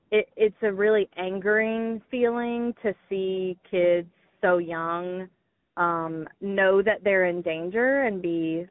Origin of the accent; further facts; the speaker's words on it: Georgia, United States; And, you know, I'm from South Georgia. I didn't know any gay people. I definitely didn't know any trans people growing up.